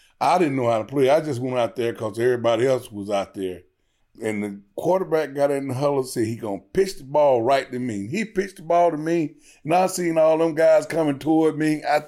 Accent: Georgia, United States; I grew up very poor. We was on welfare.

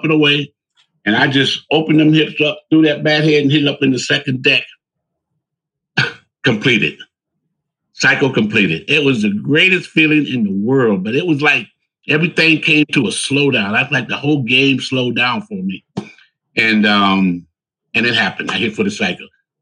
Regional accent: Cleveland, Ohio, United States; that 81 All-Star game in my hometown of Cleveland, Ohio.

